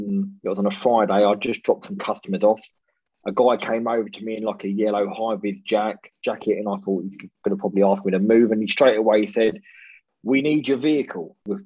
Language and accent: English; Cambridge, East of England, United Kingdom; I'm from Cambridge all my life. Always wanted to do something, you know, to make my mark in Cambridge, if you like.